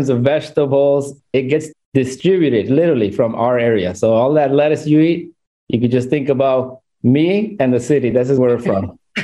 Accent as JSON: {"language": "English", "town": "Salinas", "region": "California", "country": "United States", "said": "I'm from Salinas, California. And if you don't know where Salinas is, that is, it's in Central Coast."}